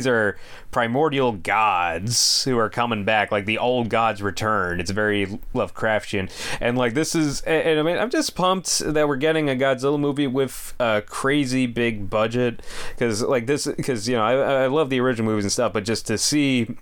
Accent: Boston, Massachusetts, United States; I'm just personally really happy that they're going to be crushing my hometown of Boston.

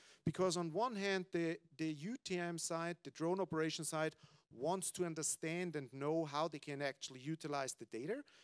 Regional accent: Austria; I take Austria as an example, as I'm coming from Austria, transalpine power line inspections.

